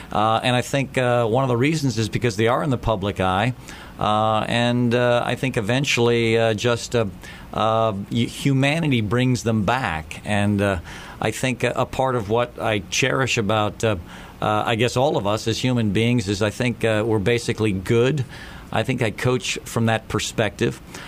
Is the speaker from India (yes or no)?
yes; Mumbai, Maharashtra, India; born there; Well, I was born in Bombay, India, an oil industry family.